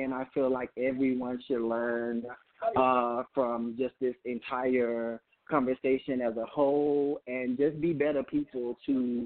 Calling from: New York, United States; I'm calling from New York.

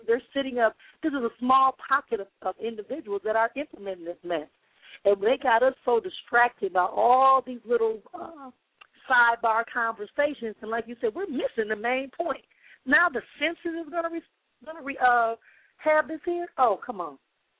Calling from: Wisconsin, United States; I'm calling from Wisconsin, and I don't have a comment.

